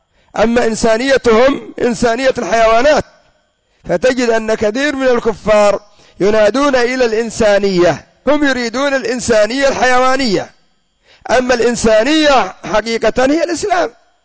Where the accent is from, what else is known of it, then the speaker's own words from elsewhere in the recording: Yemen; وكان عندنا في اليمن مصنع لكن دمره الله